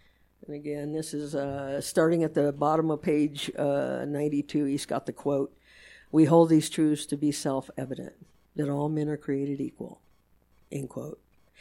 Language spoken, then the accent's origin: English; Richmond, Virginia, United States; I'm from Virginia. I'm from Richmond, Virginia, folks.